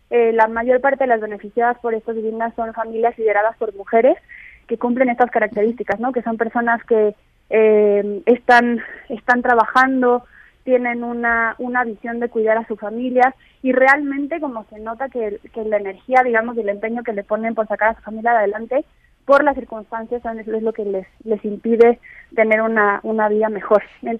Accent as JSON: {"language": "Spanish", "country": "Mexico", "said": "esperamos que como sociedad mexicana"}